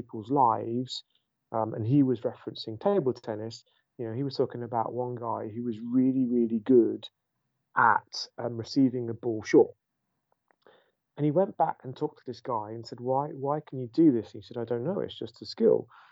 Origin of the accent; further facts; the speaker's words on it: England, United Kingdom; now in United States; And so how I approach that in the US as an English person, let's remember that, will be different